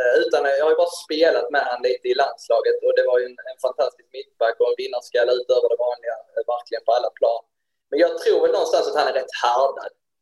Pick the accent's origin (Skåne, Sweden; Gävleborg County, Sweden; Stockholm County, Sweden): Skåne, Sweden; Helsingborg; Så det är klart att Malmö vinner som Helsingborgare, det är aldrig roligt.